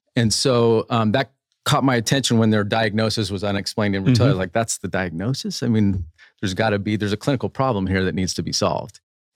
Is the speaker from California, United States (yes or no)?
no; Spokane, Washington, United States; I grew up in Spokane, Washington, so a smaller, you know, metropolitan area.